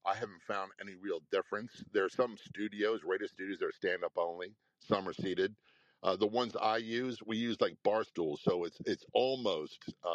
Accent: Spain; also born or lived in Passaic, New Jersey, United States; I was born in Passaic, New Jersey, lived there less than a year, was raised in Spain for the first 4 or 5 years. Next 5 years of my life, spoke fluent Spanish

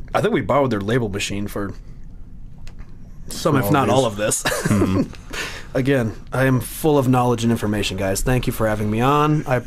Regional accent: Michigan, United States; now in Colorado, United States; I mean, when I moved here from Michigan in 2012. A sour beer was a beer that you didn't drink because that means that shit went bad. So even when I post about my first sour beer experience in Colorado, all my friends from Michigan are like, what?

